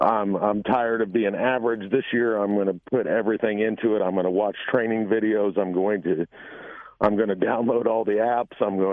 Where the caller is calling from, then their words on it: Effingham, Illinois, United States; Effingham, Illinois.